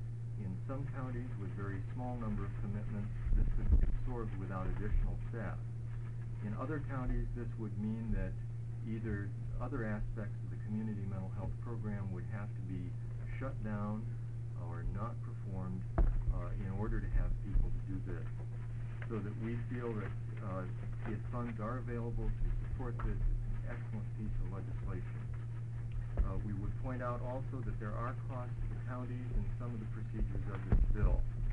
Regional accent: Portland, Oregon, United States; From Portland.

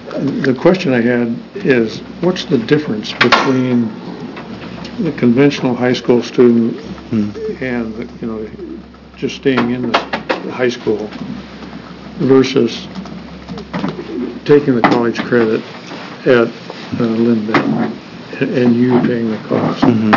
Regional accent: Lebanon, United States; Some of you know that Lebanon's my hometown, and I graduated from Lebanon High School.

